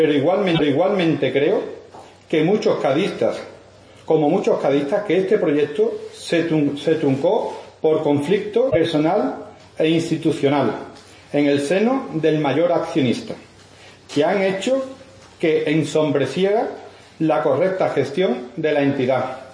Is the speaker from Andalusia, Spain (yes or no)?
yes; Cádiz, Andalusia, Spain; Y yo soy yo y soy de Cádiz.